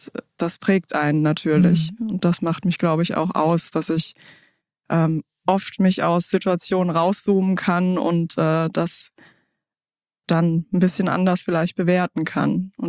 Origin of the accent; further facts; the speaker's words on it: Hesse, Germany; born there; Ich bin 38 Jahre alt, bin gebürtig aus Hessen. Mein Vater kommt aus Kenia, ist mit 21 Jahren nach Deutschland gekommen, hat meine Mutter kennengelernt beim Studium. Die kommt aus Deutschland bzw. aus Ostfriesland.